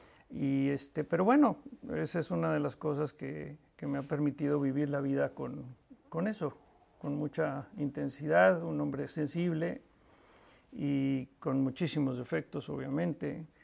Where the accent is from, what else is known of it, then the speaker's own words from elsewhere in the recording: Mexico City, Mexico; yo soy tengo 56 años, un hombre común y corriente, nací en México, chilango, y bueno, pues crecí en una familia también común y corriente.